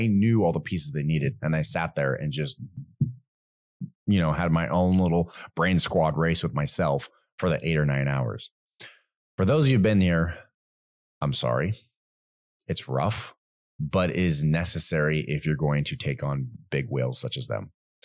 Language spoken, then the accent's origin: English; San Diego, California, United States; And since it was Orlando and we're all from San Diego, we thought we could handle the sun.